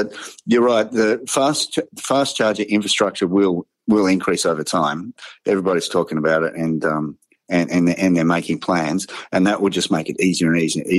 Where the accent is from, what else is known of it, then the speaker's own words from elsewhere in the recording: Australia; accent: Australian; now in Memphis, United States; Yeah, so in West Tennessee. I live in Memphis. As you can tell by my accent, I'm from Australia.